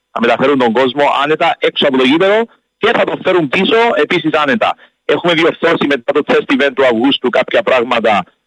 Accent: Nicosia, Nicosia District, Cyprus; έχουμε Λεμεσό πλέον και είμαι Λευκοσιάτης

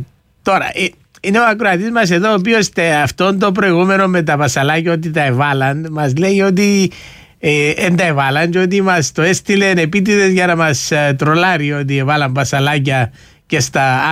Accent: Cyprus; σαν Κύπριος, ως Κύπριος φορολογούμενος

